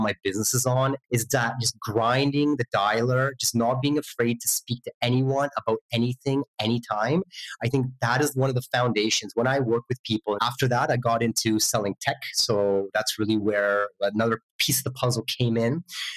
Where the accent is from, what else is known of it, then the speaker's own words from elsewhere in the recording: Vancouver, British Columbia, Canada; also born or lived in Europe; I was born in Europe, but I grew up in North America. Grew up in Vancouver, BC.